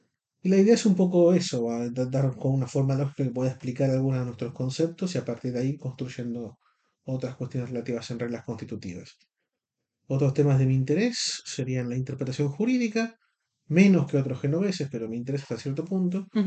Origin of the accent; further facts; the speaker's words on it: Buenos Aires, Argentina; yo soy argentino, nací en Buenos Aires, año 81.